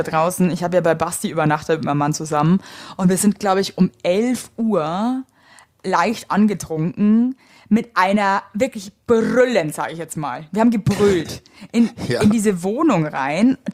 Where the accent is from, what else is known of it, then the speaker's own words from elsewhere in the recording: Bavaria, Germany; und ich bin selber aus Bayern.